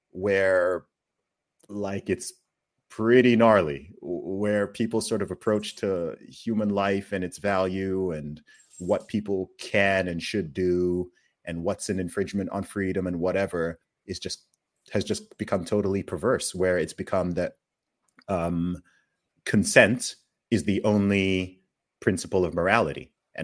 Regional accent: Saudi Arabia; I grew up in Saudi Arabia.

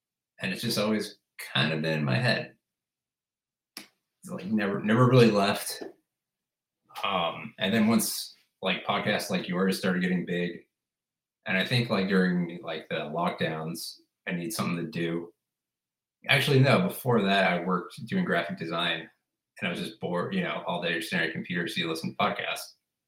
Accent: California, United States; now in Cleveland, United States; I'm a painter from Cleveland. I'm from California originally. I moved to Cleveland a long time ago now.

